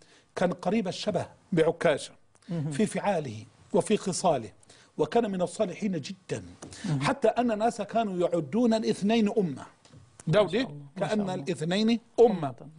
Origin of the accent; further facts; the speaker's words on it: Egypt; إحنا كمصريين